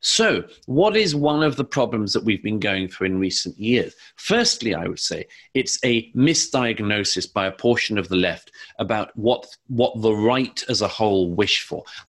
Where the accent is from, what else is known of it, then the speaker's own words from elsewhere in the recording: United Kingdom; you can tell I'm from the United Kingdom. I'm a visitor in this country